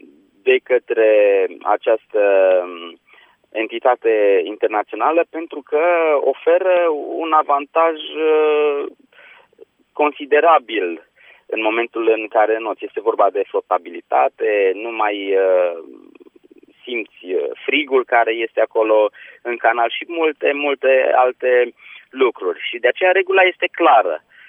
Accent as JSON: {"language": "Romanian", "country": "Romania", "tie": "born or raised there", "said": "Da, da, deci eu am o singură cetățenie, aici m-am născut, aici am crescut și aici m-am antrenat. Eu sunt un produs 100% românesc."}